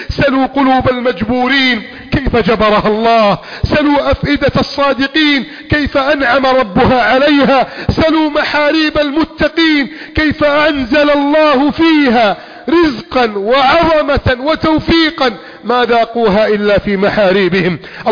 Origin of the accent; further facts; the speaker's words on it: Egypt; بلدنا مصر